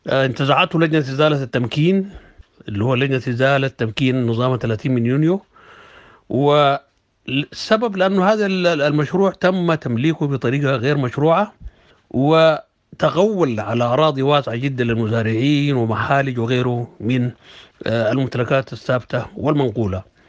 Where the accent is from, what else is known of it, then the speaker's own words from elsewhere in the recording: Sudan; في بلادنا السودان اللي هي أرض الصمت والدماء